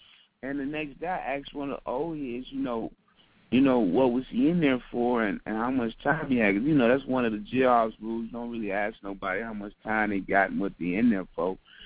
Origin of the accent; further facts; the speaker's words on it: Milwaukee, Wisconsin, United States; I'm from Milwaukee, Wisconsin. In my city, you know, I mean, man, them folks going crazy up there.